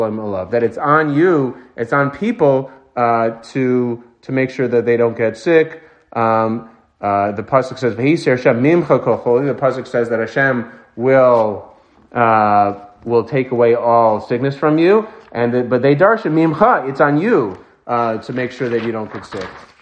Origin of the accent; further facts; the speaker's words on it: Bergenfield, New Jersey, United States; In my hometown of Bergenfield, I've never seen a Jewish person smoking.